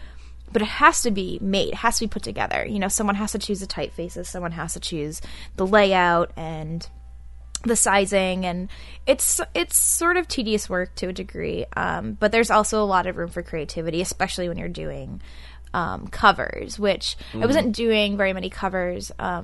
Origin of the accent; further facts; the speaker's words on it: Massachusetts, United States; Well, I grew up in Massachusetts, a small town outside of Boston, Cowtown.